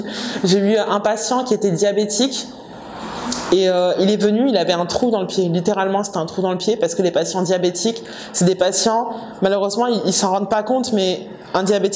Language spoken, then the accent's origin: French; France; also born or lived in DR Congo; now in Senegal; en tant qu'Africaine, je suis née au Congo, Kinshasa, mais j'ai grandi en France.